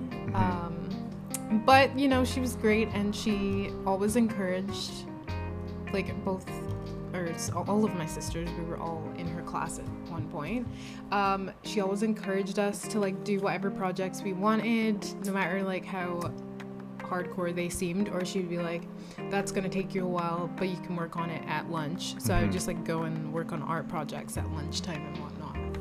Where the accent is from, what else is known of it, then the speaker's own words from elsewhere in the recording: Edinburgh, Scotland, United Kingdom; My hometown is technically Edinburgh.